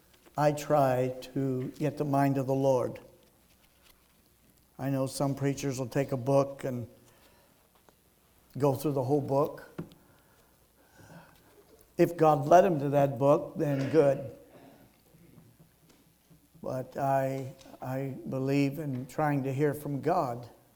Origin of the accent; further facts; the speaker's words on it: Ventura, California, United States; But I often think, oh, Ventura. I loved growing up in Ventura.